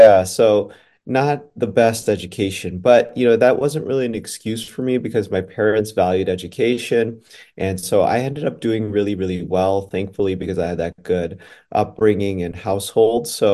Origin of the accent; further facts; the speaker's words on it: Las Vegas, Nevada, United States; I grew up in Las Vegas, Nevada, where there's not a lot of people who are born and raised there. But I was raised actually in my parents' budget motel.